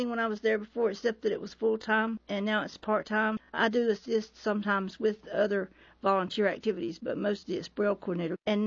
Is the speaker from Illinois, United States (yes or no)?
no; Raleigh, North Carolina, United States; also born or lived in Athens, Georgia; Well, I was born in Athens, Georgia, and then we moved to North Carolina when I was very small. I went to the Governor Moorhead School here in Raleigh.